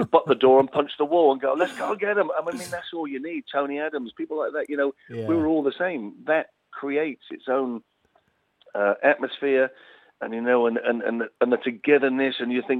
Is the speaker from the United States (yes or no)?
no; England, United Kingdom; I'm English through and through